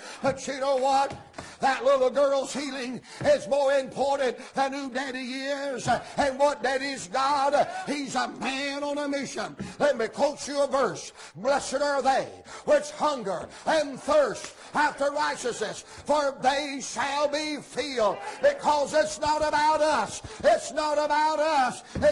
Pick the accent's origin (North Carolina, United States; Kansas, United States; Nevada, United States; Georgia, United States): Georgia, United States; I'm from Georgia, and I got better sense than that.